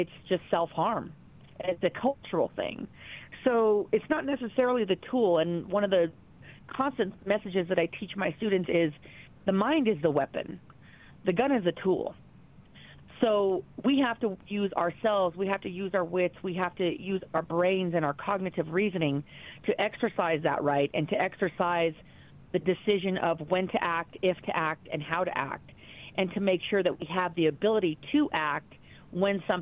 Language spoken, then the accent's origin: English; Denver, Colorado, United States; I grew up in Denver. I went to private school in the city